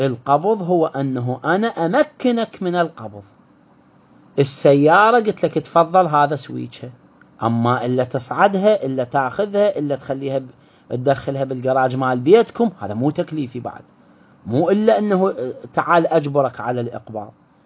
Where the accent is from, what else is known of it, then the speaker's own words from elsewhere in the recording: Iraq; تتذكرون الدرهم والميت فلس اللي عندنا في العراق